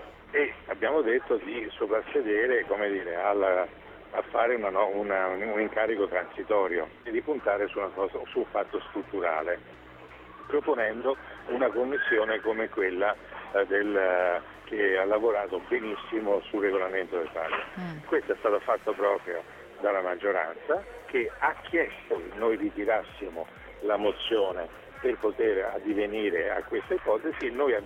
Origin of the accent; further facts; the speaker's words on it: Siena, Tuscany, Italy; sono un senese, anche se non nato a Siena, e faccio gli interessi della mia città nella quale vivo.